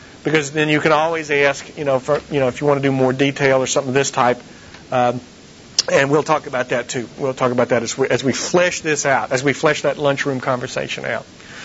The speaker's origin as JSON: {"language": "English", "region": "Southern United States", "country": "United States", "tie": "born or raised there", "said": "or down where I grew up in the Bible Belt or something"}